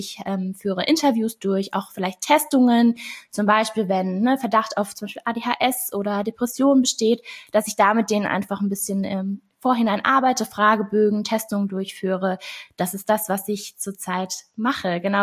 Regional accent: Wiesbaden, Hesse, Germany; Du hast mich auch schon vorgestellt. Ich komme aus Wiesbaden und bin dort seit April diesen Jahres eigentlich als Ordnungscoach auch tätig.

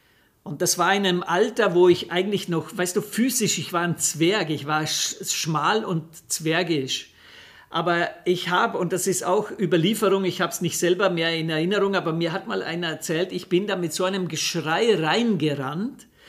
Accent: Austria; Bei uns in Österreich ist ja so, wenn du eine Lehre machen willst, brauchst du das 9. Schuljahr

